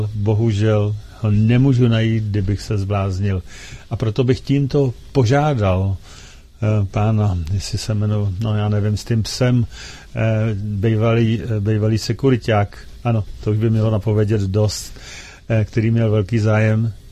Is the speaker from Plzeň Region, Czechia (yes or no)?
yes; Příšov, Plzeň Region, Czechia; born there; v obci Příšov, která je opravdu maličká celkem. Nicméně je to tam pěkné a prostě chtěl jsem, je to mé rodiště mimochodem